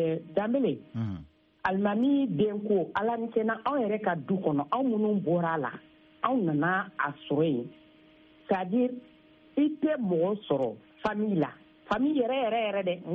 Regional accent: Mali; je suis vraiment une Malienne. Je suis une Malienne

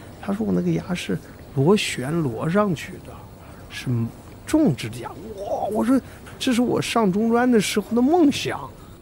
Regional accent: Taiwan; 我们台湾呢也有这个大陆的吗？我说我是在军队大院长大的，我们家都是军官，哎，在那儿从小呢就是说的这个普通话

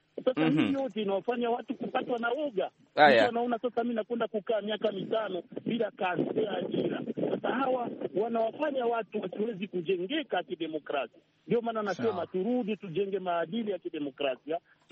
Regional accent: Burundi; nirudi kwa mfano nyuma kidogo nielezee kule kwetu nchini Burundi

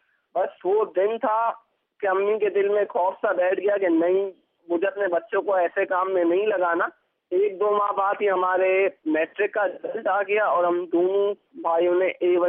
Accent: Karachi, Sindh, Pakistan; born there; اور میری پیدائش پاکستان کے شہر کراچی میں ہوئی.

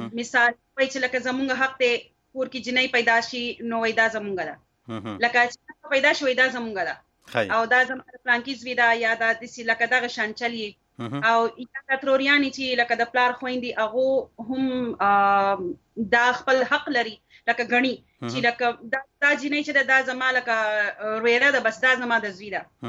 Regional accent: Karachi, Sindh, Pakistan; زه په کراچۍ کې پیدا لوی شوې وم

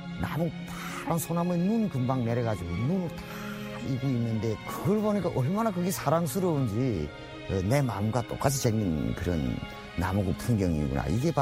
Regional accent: North Korea; now in South Korea; 그냥 거기서 태어나서 살았으니까 거기 문화를 이해하기 위해서 내가 일부러 노력할 필요는 없잖아요.

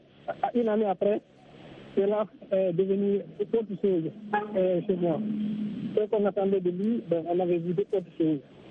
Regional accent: Guinea; moi, je suis un Guinéen. Après la fin de mon cycle d'études à l'université de Conakry

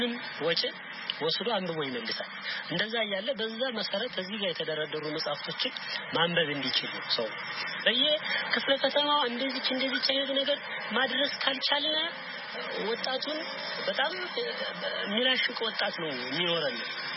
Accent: Bahir Dar, Amhara, Ethiopia; ተወልጄ ያደኩት እዚሁ ባህር ዳር ከተማ ውስጥ ነው።

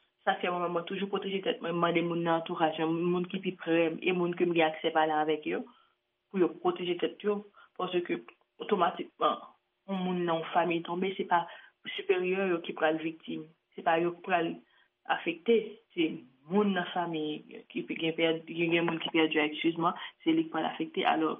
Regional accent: Haiti; Moi-même, en tant que haïtienne

